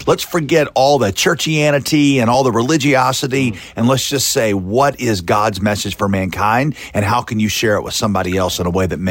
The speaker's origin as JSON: {"language": "English", "town": "Winston-Salem", "region": "North Carolina", "country": "United States", "tie": "born or raised there", "said": "So I grew up in Winston-Salem, where you grew up."}